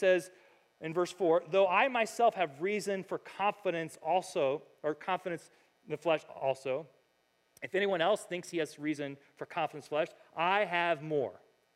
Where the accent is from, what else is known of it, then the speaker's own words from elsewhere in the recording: United States; I'm an American. I grew up in a Christian country.